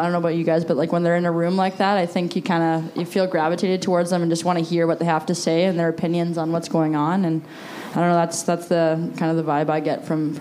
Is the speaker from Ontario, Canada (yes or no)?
yes; Ottawa, Ontario, Canada; Like when I grew up, I grew up in Ottawa, and there's only one team there, and now there's, I think, two or three there.